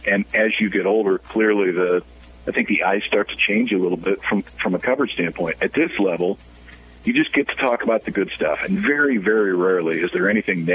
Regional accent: Omaha, Nebraska, United States; I mean, I grew up in Omaha. I live in Omaha.

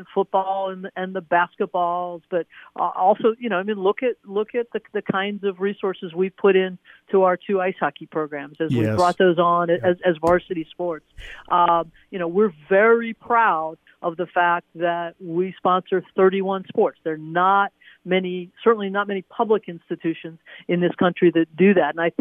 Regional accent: Maryland, United States; I mean, me growing up in Maryland, I knew that about Penn State.

